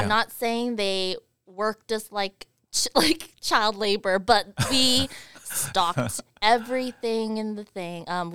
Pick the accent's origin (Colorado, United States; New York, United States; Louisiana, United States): Colorado, United States; You know, it was interesting because my family, we moved around a lot.